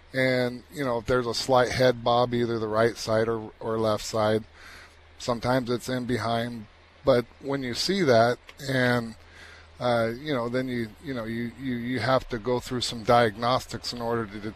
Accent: Seattle, Washington, United States; Yes, I grew up in the Seattle area, and my dad was a trainer at Long Acres and grew up with racing at Long Acres

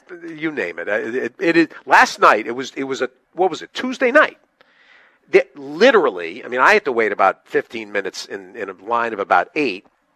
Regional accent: Northeast, United States; Growing up in the Northeast, Spumoni was you know, at every birthday party

